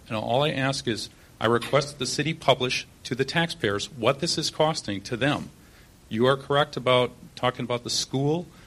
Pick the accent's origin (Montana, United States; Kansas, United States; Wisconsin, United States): Wisconsin, United States; West Milwaukee; I grew up in West Milwaukee near Miller Park my entire lifetime.